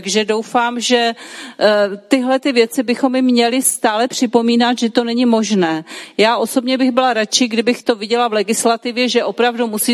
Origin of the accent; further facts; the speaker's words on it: Ostrava, Moravian-Silesian Region, Czechia; já jsem původem z Ostravy, tam byla opravdu měsíční krajina po těch uhelných dolech